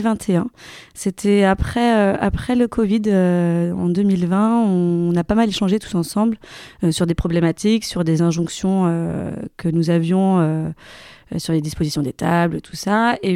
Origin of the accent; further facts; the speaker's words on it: Laval, Pays de la Loire, France; Du coup, je suis originaire de Laval.